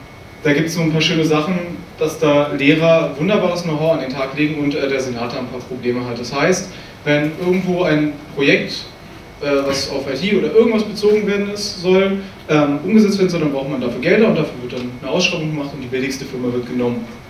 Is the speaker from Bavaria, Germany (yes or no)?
no; Berlin, Germany; Ich komme aus Berlin, deswegen Berlin als Beispiel hier